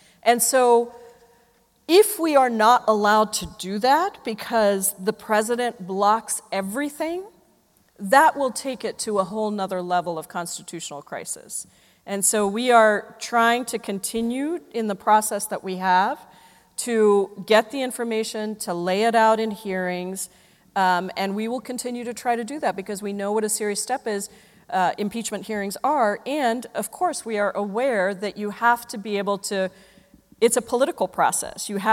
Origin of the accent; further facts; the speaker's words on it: Jakarta, Indonesia; Indonesia is becoming the first country to physically relocate its capital city of Jakarta, which is where I grew up